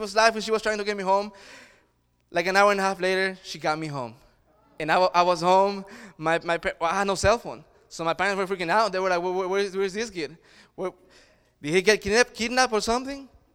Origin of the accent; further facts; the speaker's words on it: El Salvador; English is a second language; Growing up, I grew up back in El Salvador, and I always say this: I have a beautiful, strong, super thick accent, and everywhere I go, it goes with me.